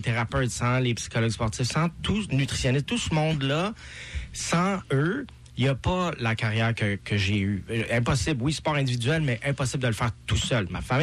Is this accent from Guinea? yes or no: no; Montreal, Quebec, Canada; Je viens de Montréal.